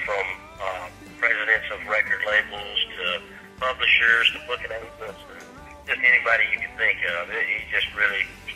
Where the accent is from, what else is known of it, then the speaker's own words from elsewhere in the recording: Ellaville, Georgia, United States; He's from Leesburg and I'm from Ellaville, Georgia. They're about an hour and a half from one another.